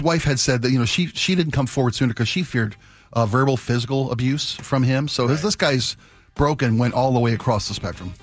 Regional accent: Ireland; You know, I have to start this by saying I'm Irish, and I can eat anything, literally.

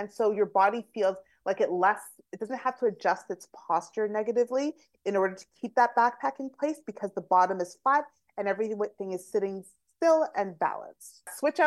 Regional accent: Calgary, Alberta, Canada; I'm originally from Calgary.

